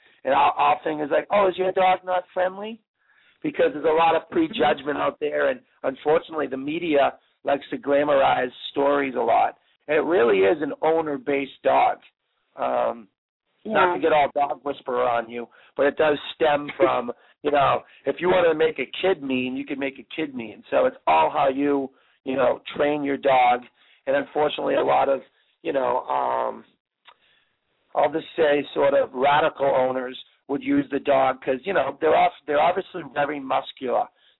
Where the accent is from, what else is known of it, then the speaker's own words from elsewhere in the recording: Boston, Massachusetts, United States; You know, I came from Boston. You know, I grew up with labs